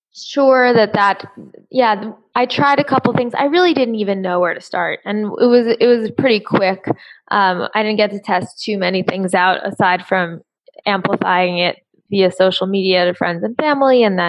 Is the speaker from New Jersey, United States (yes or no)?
no; New York, United States; that was kind of the first time that I'd ever seen the tech startup world in person, since I'm from New York.